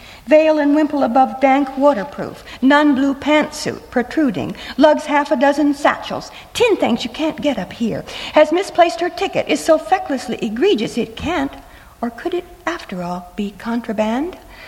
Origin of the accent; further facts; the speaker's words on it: Iowa, United States; born there; I was born in Iowa. My father, however, was born in California.